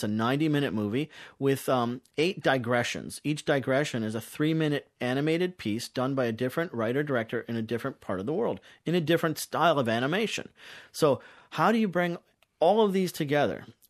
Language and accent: English; Michigan, United States; I'm half Polish, half Italian. I grew up in Michigan, outside of Dearborn, which is one of the largest Lebanese diasporas in the world.